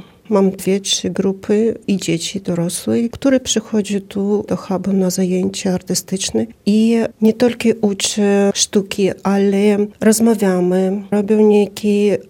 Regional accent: Brest, Brest Region, Belarus; now in Białystok, Poland; Przed wyjazdem miałam duży klub w centrum Brześcia, bo pochodzę z Brześcia

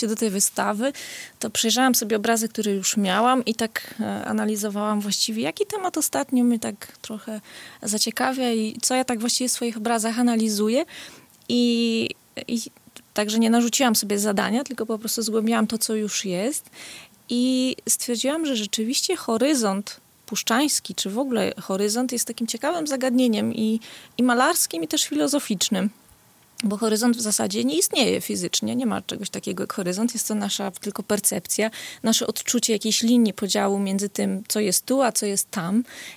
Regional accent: Białowieża, Podlaskie Voivodeship, Poland; urodziłam się po prostu w najlepszym miejscu, dopasowanym do moich potrzeb. W zasadzie Białowieża spełnia wszystkie moje marzenia co do stylu życia. Piękno przyrody, dużo inspiracji artystycznych, ale także taka troszeczkę sielska, wiejska atmosfera

